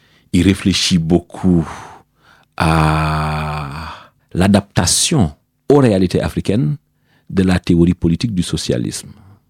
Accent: Senegal; Je suis sénégalais et j'appartiens à l'ethnie Poulard.

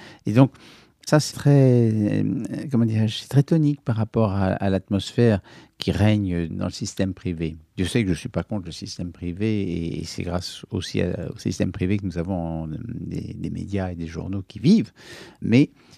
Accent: London, United Kingdom; moi je suis de Londres

